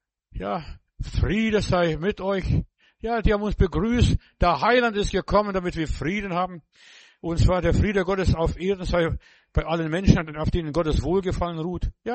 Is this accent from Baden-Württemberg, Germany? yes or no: no; Bavaria, Germany; Ja, ich weiß, bei uns im Bayerischen Wald